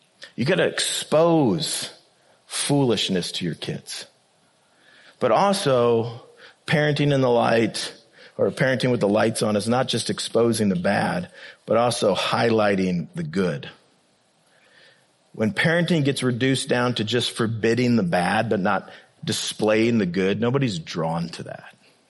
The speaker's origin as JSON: {"language": "English", "region": "Iowa", "country": "United States", "said": "I'm from Iowa. I'm like, it's a deer."}